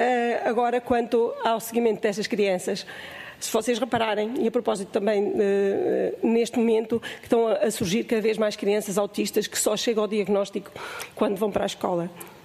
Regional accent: Centro, Portugal; Eu venho da Cova da Beira e sinto essa necessidade.

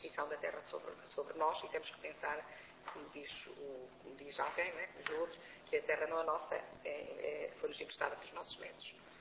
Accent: Norte, Portugal; Mas eu sou transmontana, a minha terra diz-se que migalhinhas são pão.

